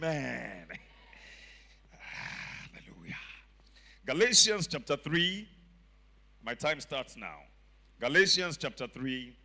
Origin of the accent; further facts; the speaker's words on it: Nigeria; I'm a fan of Shooting Stars Football Club, Ibadan, Nigeria. I'm a Nigerian man, and I support local, anything local.